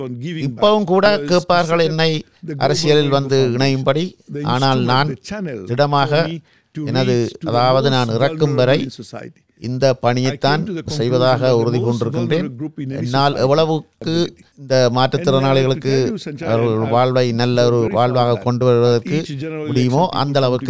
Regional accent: Mauritius; எனது பூர்வீகம் வந்து தமிழ்நாடு. நான் இந்த தமிழ் பின்னணியையும் மொரிஷியஸ் நாட்டு சூழலையும் இரண்டையும் இசைவாக்கித்தான் நான் வளர்ந்தேன். அதேவேளை நான் ஒரு மொரிஷியஸ் பிரஜையாக இருப்பதற்கு எனது தமிழ் அடையாளம் எந்த ஒரு விதத்திலும் தடையாகவோ இடைஞ்சலாகவோ இல்லை.

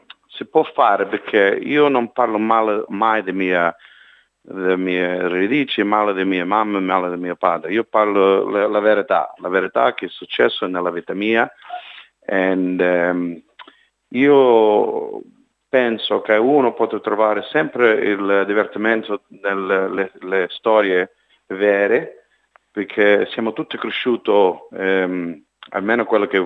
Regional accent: Canada; Italian is a second language; come siamo trattate quando siamo cresciute in Canada

